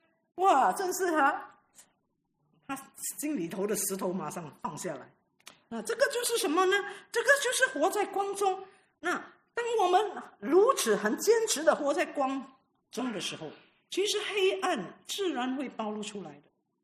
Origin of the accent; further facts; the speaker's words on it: Singapore; 我们新加坡人很喜欢投诉，对不对？